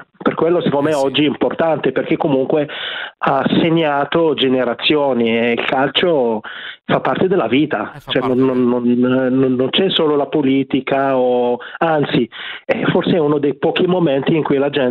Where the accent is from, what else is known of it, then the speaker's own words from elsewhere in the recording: Algeria; io parlo da algerino, ero piccolo, conoscevamo soltanto